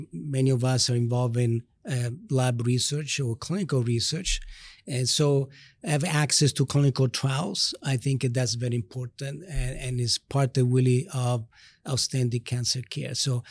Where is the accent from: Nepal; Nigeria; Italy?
Italy; Rome, Lazio; English is a second language; moved away as an adult; now in United States; I grew up in Rome in Italy, and then I came to the state to do research